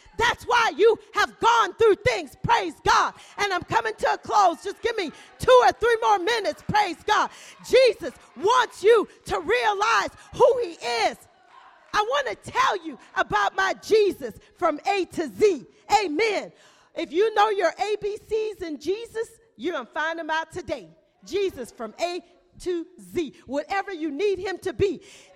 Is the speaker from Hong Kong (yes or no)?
no; Louisiana, United States; now in Austin, United States; I'm originally from Louisiana. I was born there.